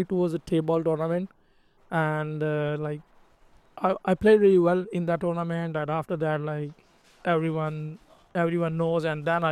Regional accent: Lahore, Punjab, Pakistan; I born in Lahore and I grew up in Lahore.

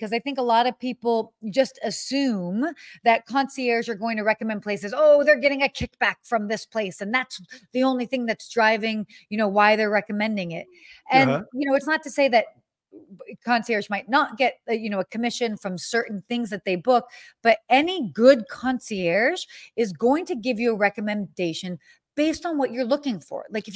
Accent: Allentown, Pennsylvania, United States; born there; I'm not from there. Okay. I was born in Allentown, Pennsylvania.

